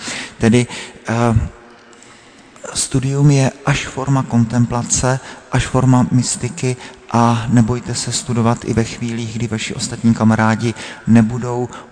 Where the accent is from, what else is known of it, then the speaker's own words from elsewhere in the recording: South Moravian Region, Czechia; já pocházím z Jižní Moravy, tak to, že jo, je úplně jinak dané.